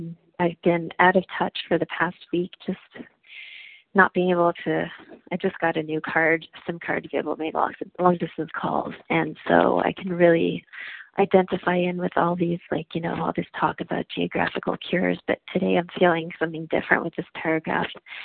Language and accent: English; Montreal, Quebec, Canada; I grew up in Montreal